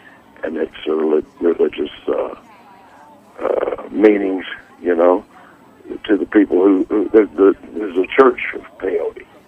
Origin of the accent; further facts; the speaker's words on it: Texas, United States; I'm from Texas, but I don't own the place.